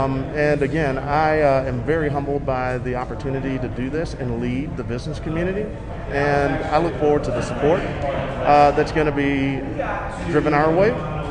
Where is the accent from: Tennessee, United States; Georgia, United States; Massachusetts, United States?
Georgia, United States; Savannah; now in Decatur, United States; Yeah, so I'm from Savannah.